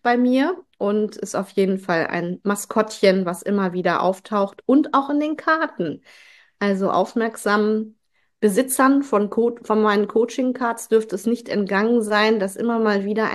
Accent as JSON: {"language": "German", "town": "Kiel", "region": "Schleswig-Holstein", "country": "Germany", "tie": "born or raised there", "lives_now": "Witten, Germany", "said": "Also ich bin in Kiel geboren, genau."}